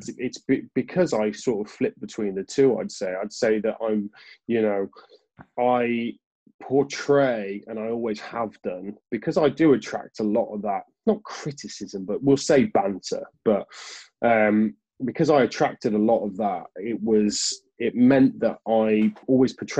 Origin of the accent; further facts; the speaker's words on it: Leicester, East Midlands, United Kingdom; born there; No, I was born in Leicester, mate.